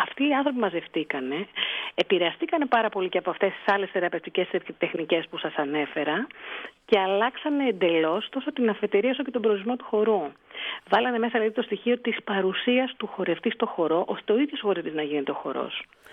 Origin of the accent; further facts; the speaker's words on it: Greece; επειδή είμαστε Έλληνες και μπορούμε και τα εξηγούμε καλύτερα